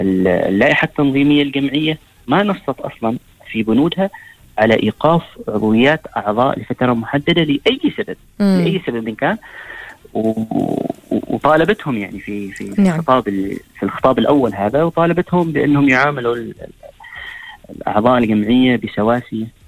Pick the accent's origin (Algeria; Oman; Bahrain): Oman; أنا صحفي عماني